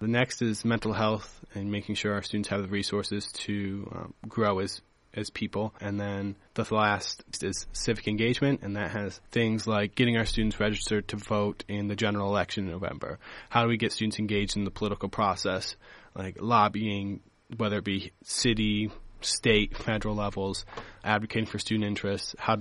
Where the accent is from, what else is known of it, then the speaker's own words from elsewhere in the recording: Rockford, Iowa, United States; I'm from Rockford, Iowa, which is north central part of the state, kind of by Mason City.